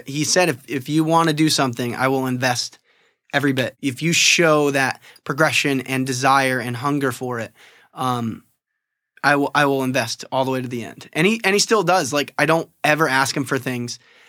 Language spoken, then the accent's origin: English; New York, United States; So I'm from upstate New York, right outside of Syracuse. Yeah.